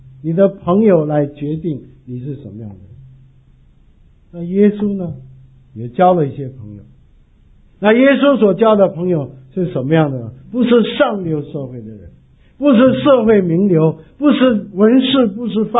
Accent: China; 特别是我们中国人讲求这个那嫁人的时候讲门当户对，对不对？

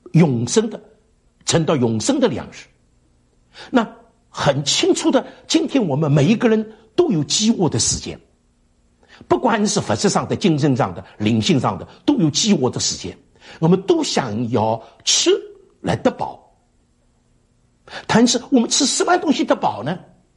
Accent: China; 那显然我们中国人中间好像拿佛教作为我们的民俗的宗教，实际上这个是个错误，这是外来的啊。

